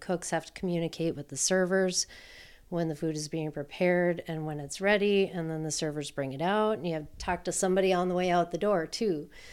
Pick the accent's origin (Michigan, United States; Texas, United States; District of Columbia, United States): Michigan, United States; Hancock; I was born and raised in Hancock, Michigan.